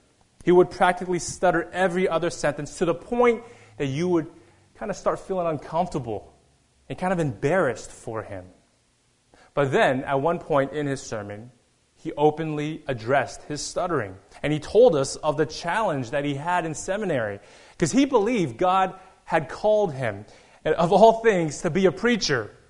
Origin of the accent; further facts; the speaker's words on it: Texas, United States; As Darcy said, I am originally from Texas